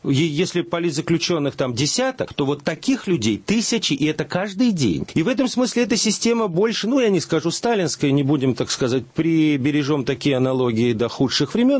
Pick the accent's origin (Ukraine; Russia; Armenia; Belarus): Belarus; Мы, белорусы, согласно этой идеологии, остались верными.